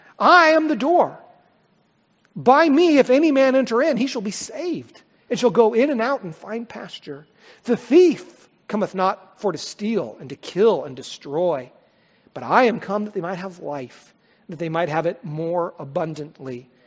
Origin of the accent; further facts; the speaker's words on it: Richland, Washington, United States; born there; Wrong parents, born in the wrong city. I was born in Richland, so I'm out.